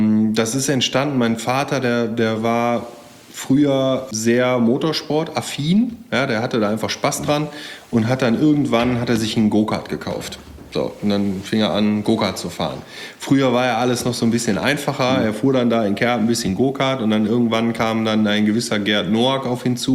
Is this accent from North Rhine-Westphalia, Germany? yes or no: yes; Geldern, North Rhine-Westphalia, Germany; weil ich bin auch auf dem Land groß geworden, ja, erst in Geldern am wunderschönen Niederrhein.